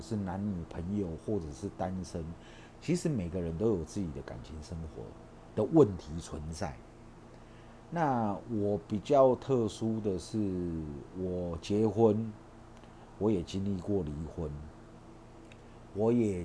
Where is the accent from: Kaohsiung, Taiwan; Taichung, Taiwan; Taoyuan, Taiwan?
Kaohsiung, Taiwan; 所以我其实是在高雄长大，那我后来成年以后我就上来北部发展， 哦，那我也常常到中部去做一些案子，所以我基本上我台湾都是跑透的